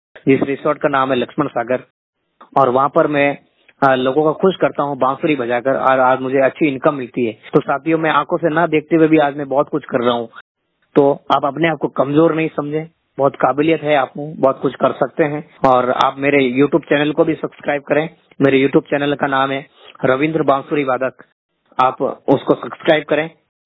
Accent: Raira Khurd, Rajasthan, India; पाली राजस्थान, मेरा गांव एक छोटा सा गांव है रायरा खुर्द। मेरा जो डेट ऑफ बर्थ है 15 मई 2003 का मेरा जन्म हुआ था।

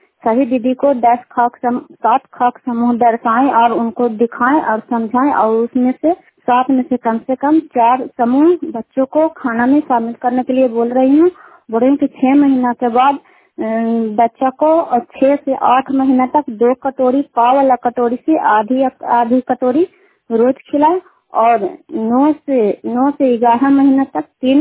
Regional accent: Kukahariya, Bihar, India; कुकहरिया के रहने वाले हैं, रुखाई पंचायत चंडी प्रखंड नालंदा जिला के।

